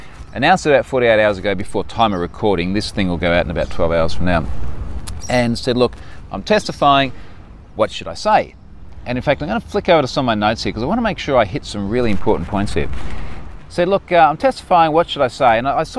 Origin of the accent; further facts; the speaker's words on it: Queensland, Australia; Rockhampton is in my home state. It's in Queensland, which is nice.